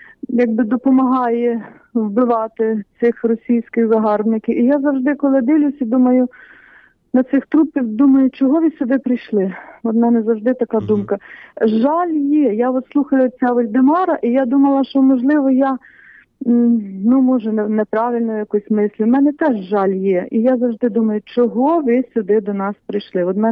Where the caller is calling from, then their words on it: Khmelnytskyi, Khmelnytskyi Oblast, Ukraine; я з Хмельницького